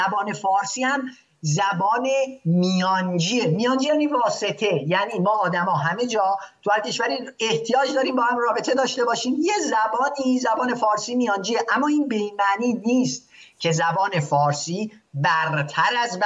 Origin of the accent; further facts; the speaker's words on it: Iran; هستم، هم لور، از طرف پدری هم شیعه هستم، هم عرب، هم خراسانی، اما من ایرانی هستم.